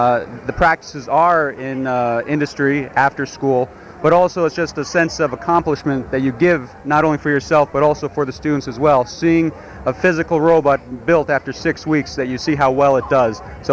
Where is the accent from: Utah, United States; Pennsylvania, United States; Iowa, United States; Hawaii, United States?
Pennsylvania, United States; Tunkhannock; I'm from Tunkhannock, Pennsylvania